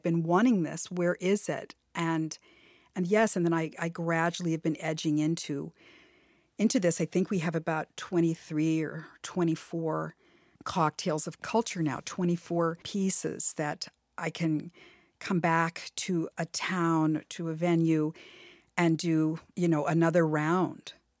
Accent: Hollywood, California, United States; I'm originally from Hollywood, and I grew up in a home that was just steeped in music and dancing.

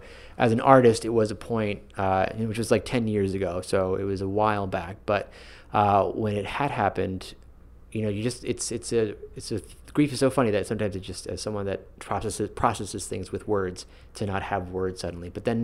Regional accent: United States; first language Spanish; English is a second language; you know, I grew up speaking Spanish first. That was the language that I learned first, and then I learned English.

